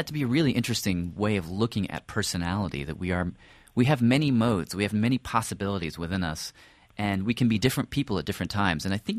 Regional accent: Nashville, Tennessee, United States; I grew up in Tennessee for 13 years.

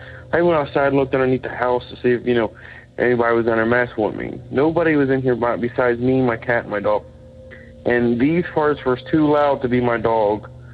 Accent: Florence, Kentucky, United States; I'm from Florence, Kentucky.

